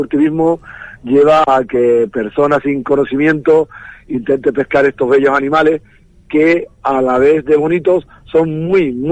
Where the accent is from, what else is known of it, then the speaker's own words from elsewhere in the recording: Lanzarote, Canary Islands, Spain; now in Fuerteventura, Spain; Yo soy de Lanzarote, donde he buceado más de 15 años.